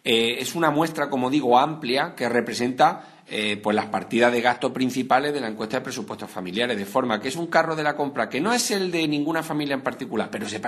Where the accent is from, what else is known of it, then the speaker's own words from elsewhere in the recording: Granada, Andalusia, Spain; está curiosamente en mi tierra, en Granada.